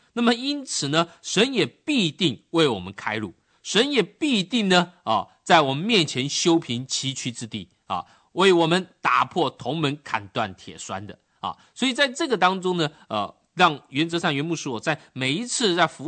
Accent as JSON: {"language": "Chinese", "country": "China", "said": "这种争论呢，我们中国人讲这就大逆不道了嘛"}